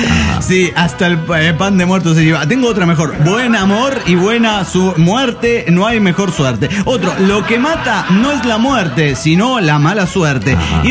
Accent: Mexico City, Mexico; de Pueblo del DF mexicano.

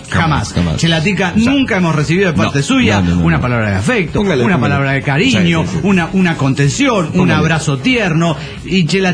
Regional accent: Mexico City, Mexico; del DF mexicano.

